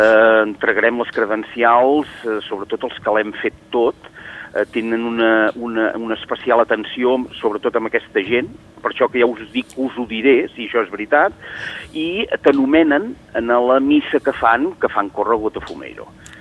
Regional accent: Sant Feliu, Catalonia, Spain; ara ja en som sis de Sant Feliu que fem el camí

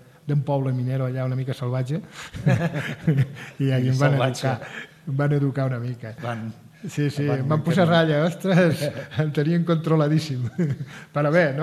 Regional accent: Aragon, Spain; now in Catalonia, Spain; Jo quan vaig a l'Aragó, jo sóc aragonès i quan vaig a l'Aragó... Em sento molt català, eh? Em sento tan català

